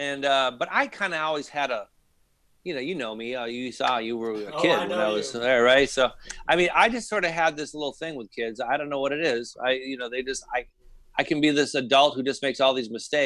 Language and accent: English; Hawaii, United States; growing up in Hawaii, I was a white kid in Hawaii, so there was that Haole thing